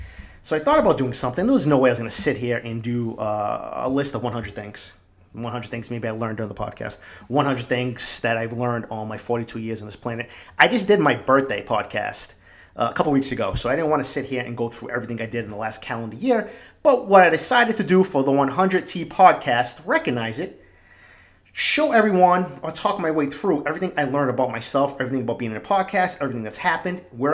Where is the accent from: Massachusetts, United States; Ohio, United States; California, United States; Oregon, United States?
Massachusetts, United States; Boston; me, growing up in East Boston, my crazy childhood, my crazy upbringing in that neighborhood